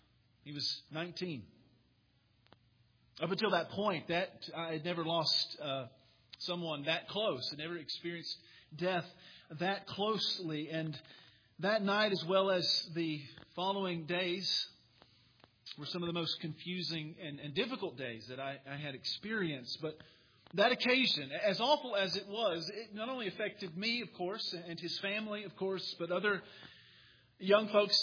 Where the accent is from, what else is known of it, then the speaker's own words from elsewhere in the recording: New York, United States; this week, we were in my hometown, in Nassau County, for a funeral.